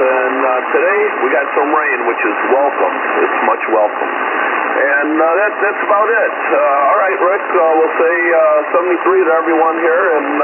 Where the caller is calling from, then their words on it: McFarland, Michigan, United States; I'm calling from McFarland, Michigan, located in the Upper Peninsula of Michigan.